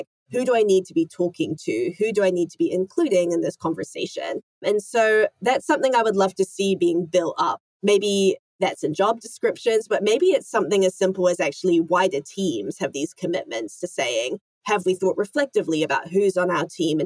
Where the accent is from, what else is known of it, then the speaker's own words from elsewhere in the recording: New Zealand; I'm from Aotearoa, New Zealand